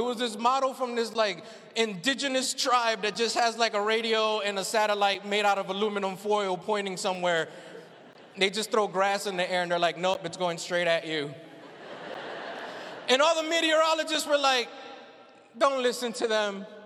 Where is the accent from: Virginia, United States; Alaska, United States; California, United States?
Virginia, United States; Virginia Beach; and I'm from Virginia Beach, Virginia, and I'm, like, right on the East Coast.